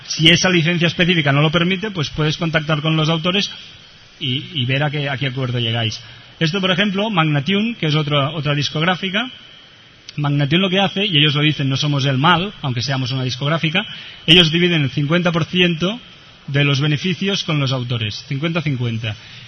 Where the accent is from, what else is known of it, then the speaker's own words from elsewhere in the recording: Catalonia, Spain; Alguien me puede decir que, claro, los catalanes somos polacos y todo esto